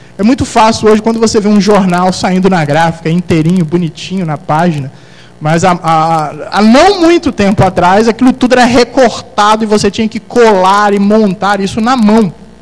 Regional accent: Vitória, Espírito Santo, Brazil; now in Porto Alegre, Brazil; Tá frio aqui em Porto Alegre, né? Nossa mãe do céu. Eu que vim de Vitória

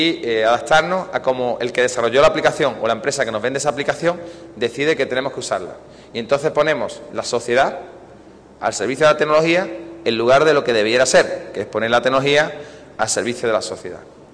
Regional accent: Andalusia, Spain; el ejemplo más claro es de donde yo vengo, en Andalucía

